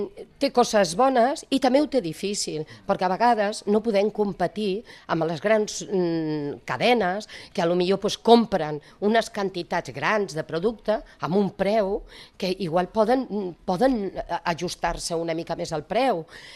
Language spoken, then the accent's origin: Catalan; Sabadell, Catalonia, Spain; Veníem de Sabadell, perquè jo sóc de Sabadell